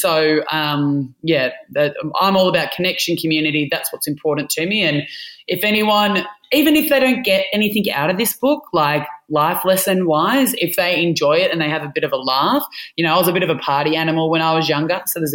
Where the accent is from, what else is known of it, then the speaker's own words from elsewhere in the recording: Melbourne, Victoria, Australia; also born or lived in Adelaide / Sydney; I grew up in Melbourne